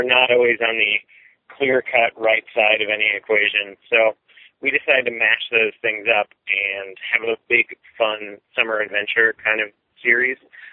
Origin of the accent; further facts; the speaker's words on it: Midwest, United States; I'm from the Midwest. It's very difficult for me to deal with the idea of being nominated for anything.